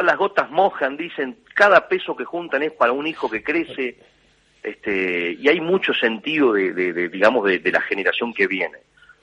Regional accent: Buenos Aires, Argentina; Después, en casa, papá y mamá trabajaban, nos cuidaban, en este caso la niñera era argentina, y así crecí, ¿no? En un barrio de Buenos Aires, pero

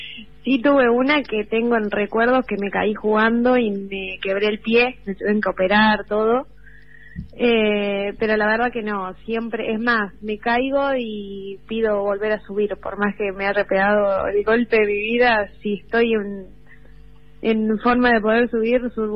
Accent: Concarán, San Luis, Argentina; also born or lived in Villa Dolores; Y sí, viví toda mi vida acá, en Concarán, San Luis.

